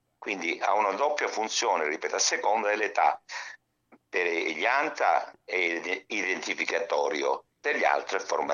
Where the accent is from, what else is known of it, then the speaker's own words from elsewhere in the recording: Scigliano, Calabria, Italy; il mio paese di origine è Scigliano, in provincia di Cosenza